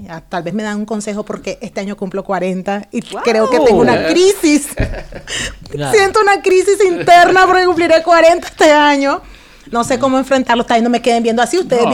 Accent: Nicaragua; Vengo de un país en el que nos enseñaron tienes que ser el mejor para salir de la pobreza, un país muy pobre. Vengo de Nicaragua, el segundo país más pobre de América Latina.

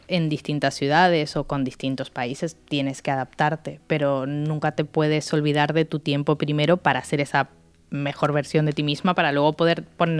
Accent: Valencian Community, Spain; nosotros siendo valencianos, ¿no?, de origen y estando algunos de nosotros físicamente aquí

